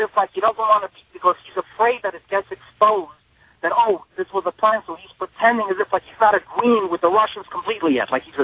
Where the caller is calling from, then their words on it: New York, United States; Good evening, Michael. I'm calling from New York.